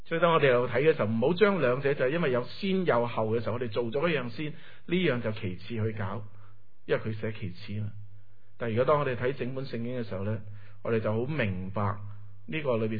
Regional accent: Canada; 本身而家我当中我嚟自加拿大嘅啦

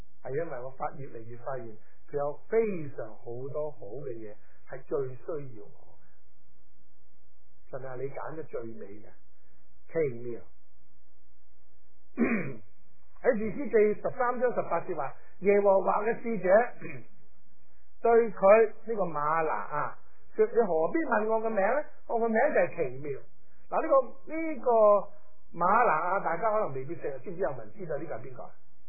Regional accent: China; 我哋中国人有好有身

